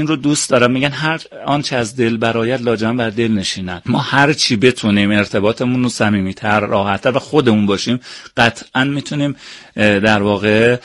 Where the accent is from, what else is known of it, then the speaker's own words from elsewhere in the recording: Iran; ایران برای من یک سرمایه، یک ثروت و یک عشق است. من در ایران متولد شدم، در ایران زیستم و قطعا نام ایران همیشه برای من یک پرچم مقدس است.